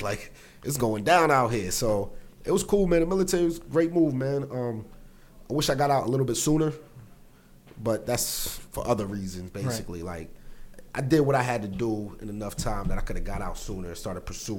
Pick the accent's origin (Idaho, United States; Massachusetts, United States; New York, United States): Massachusetts, United States; now in San Antonio, United States; Like, I grew up in Massachusetts, so we had a certain way of doing business. When I came to San Antonio, this is pre-internet, too.